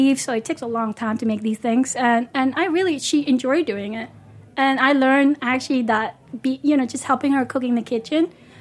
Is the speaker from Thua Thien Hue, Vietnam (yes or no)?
yes; Hue, Thua Thien Hue, Vietnam; we're from Hue, which is the center of Vietnam.